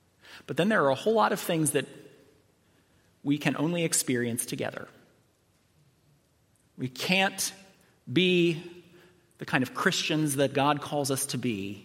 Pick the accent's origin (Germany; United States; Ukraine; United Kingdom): United States; I mean, I'm an American. You know, we pull ourselves up by our bootstraps.